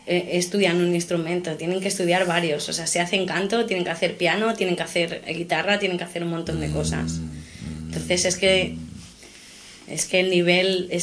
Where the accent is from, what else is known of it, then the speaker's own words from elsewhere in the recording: Andalusia, Spain; yo nací aquí pero me crié en Andalucía toda la vida.